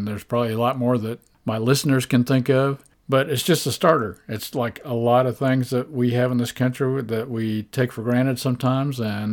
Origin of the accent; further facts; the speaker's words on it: United States; make me glad that I'm an American. We're the freest country on the planet.